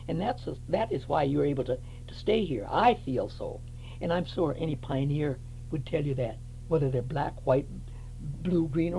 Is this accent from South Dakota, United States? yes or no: yes; Huron, South Dakota, United States; moved away; And where are you from? Oh, I'm from Huron, South Dakota.